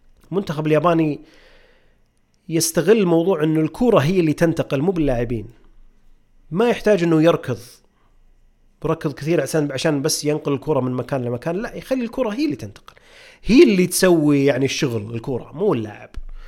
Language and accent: Arabic; Saudi Arabia; بس وين كنا احنا كمنتخب سعودي؟ وين صرنا؟